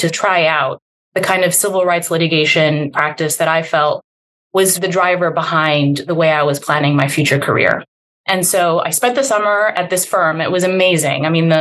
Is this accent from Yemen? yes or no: yes; Yemen; So I grew up in Yemen. My father is Yemeni. My mother is from the Philippines, and I grew up in Yemen